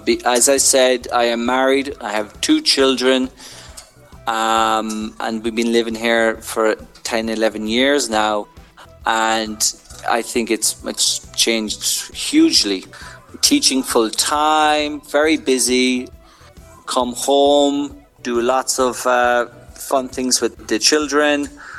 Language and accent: English; Cork, Munster, Ireland; moved away as an adult; also born or lived in Edinburgh; now in Madrid, Spain; I'm from Cork in Ireland, where it's a very wet and cold place. I moved over to Edinburgh, which is the capital of Scotland, in 2011. And I lived there for 3 years.